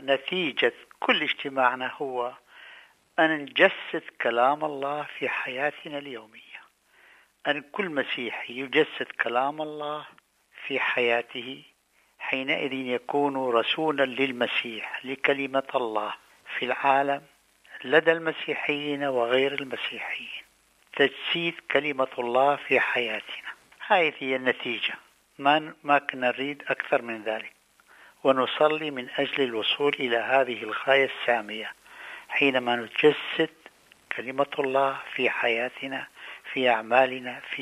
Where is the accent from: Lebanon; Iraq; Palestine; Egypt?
Iraq; في هذا البلد العزيز، في بلدنا العراق